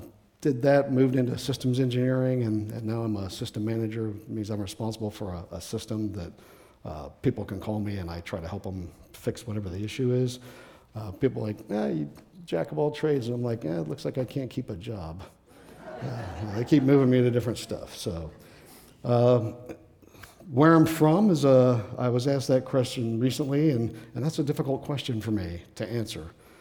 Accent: Illinois, United States; born there; also born or lived in Kansas / Maine / Puerto Rico; So my parents were from Indiana. I was born in Illinois at Chanute Air Force Base. My dad was in the Air Force.

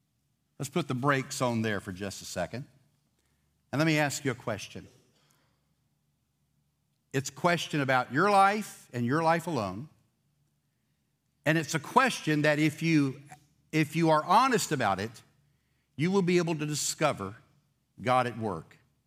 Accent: Pensacola, Florida, United States; Florida's my home state, Pensacola, but we were back in that area, not exactly in my hometown, but we were the next city over in Santa Rosa County.

